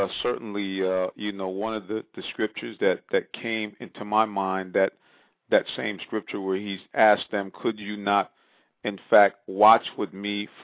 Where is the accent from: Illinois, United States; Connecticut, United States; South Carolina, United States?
Connecticut, United States; I'm originally from Southern Connecticut, so I spent many, matter of fact, I even worked in White Plains for a while, so very familiar with Tarrytown, New York.